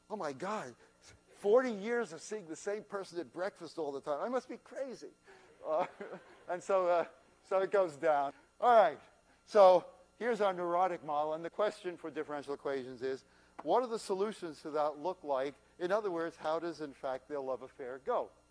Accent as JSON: {"language": "English", "region": "New York", "country": "United States", "said": "I'm from New York. It's just in my bloodstream."}